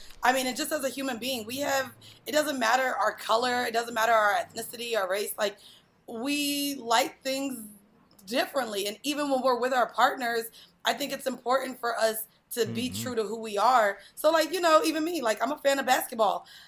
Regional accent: Orlando, Florida, United States; I grew up in Orlando. I'm a Magic fan.

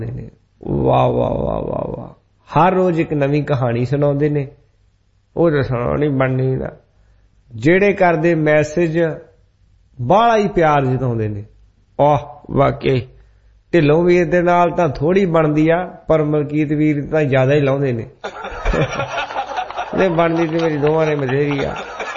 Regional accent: Giddarpindi, Punjab, India; ਮੇਰਾ ਪਿੰਡ ਹੈਗਾ ਗਿੱਦੜ ਪਿੰਡੀ, ਗਿੱਦੜ ਪਿੰਡੀ ਦਾ ਲਾਗੇ

